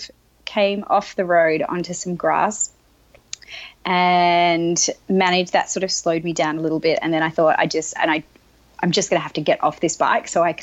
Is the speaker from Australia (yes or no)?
yes; Australia; I'm from Australia. We don't know these things.